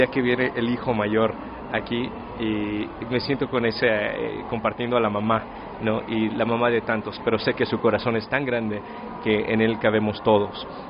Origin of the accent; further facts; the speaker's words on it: Mexico; aquí en mi país, México.